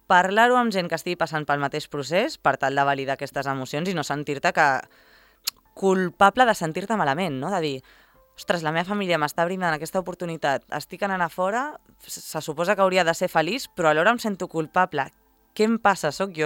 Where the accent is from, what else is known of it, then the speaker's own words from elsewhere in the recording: Formentera, Balearic Islands, Spain; now in Madrid, Spain; juntant-me amb comunitats de gent del país d'on soc, a Madrid, diguéssim, gent que ha anat de Formentera a Madrid i està estudiant